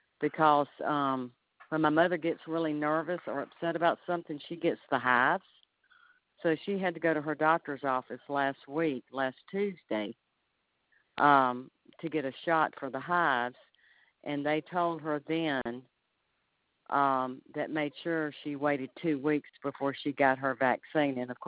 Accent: Montgomery, Alabama, United States; I grew up in Montgomery.

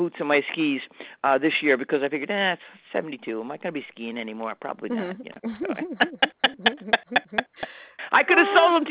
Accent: New Jersey, United States; I said, I'm from Jersey. I said, I live 30 minutes away.

